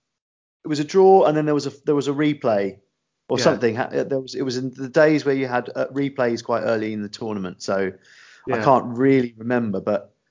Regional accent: Bognor Regis, South East England, United Kingdom; Because I'm from Bognor Regis originally. My family are all from the South Coast. Well, my mum was from London, and she met my dad in Chichester. So all of my family pretty much are in the South Coast.

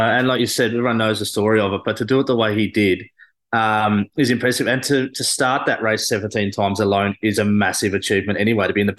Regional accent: Australia; Look, I guess being an Aussie and being on the same team

